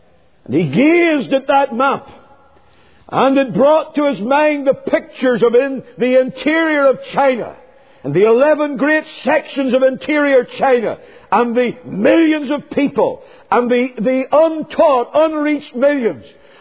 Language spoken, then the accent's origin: English; United Kingdom; moved away; I look back to the United Kingdom, my home country. It's in a mess.